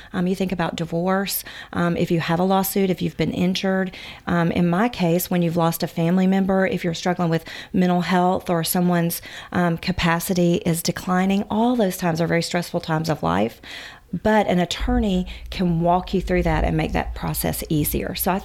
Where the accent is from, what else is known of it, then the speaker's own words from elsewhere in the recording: Macon, Georgia, United States; I am. I'm originally from Bibb County. So I came to West Georgia at my father's request, and to West Georgia College then, now University of West Georgia.